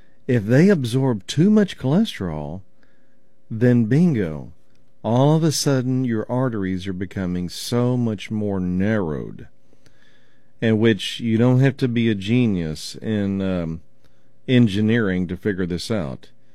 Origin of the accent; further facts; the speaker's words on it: Oklahoma, United States; I remember when I grew up in Oklahoma